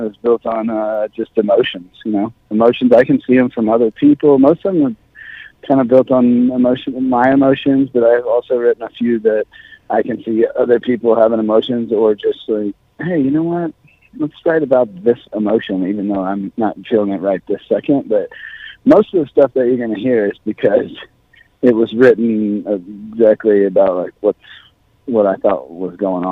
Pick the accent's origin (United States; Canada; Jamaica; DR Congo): United States; Austin, Texas; I grew up in Austin, Texas, so it's like half country, half hippie, half kind of part outlaw kind of thing.